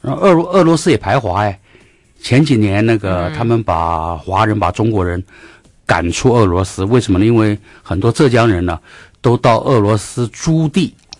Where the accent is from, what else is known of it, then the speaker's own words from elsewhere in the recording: Taiwan; 我觉得我们台湾人现在怎么讲，在价值观上、在中心思想上是需要做一番整理了哈。